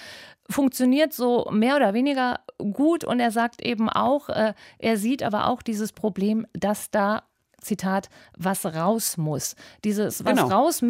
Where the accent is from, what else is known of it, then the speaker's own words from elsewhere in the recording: Rhineland, Germany; now in Berlin, Germany; Ich muss mich an dieser Stelle jetzt nochmal als Rheinländerin outen, die glücklich ist, in Berlin gelandet zu sein und das nicht mehr mitmachen zu müssen.